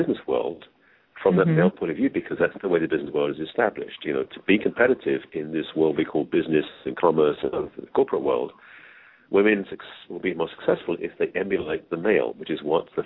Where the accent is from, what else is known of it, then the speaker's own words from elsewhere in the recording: England, United Kingdom; accent: English; now in United States; As people discover very quickly, my accent is English, is where I'm from, but I've lived in the United States for just over 30 years.